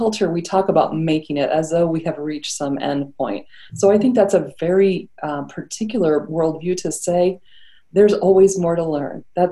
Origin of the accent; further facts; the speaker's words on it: Ohio, United States; Although I grew up in Ohio, and I think this is true of Southern Indiana and Southern Ohio, there are people have that Southern drawl in both of those states.